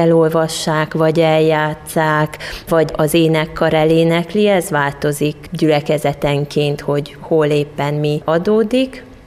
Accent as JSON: {"language": "Hungarian", "town": "Csíkszentkirály", "region": "Harghita", "country": "Romania", "said": "ahonnan én származom, Csík, Szentkirály, katolikus vidék"}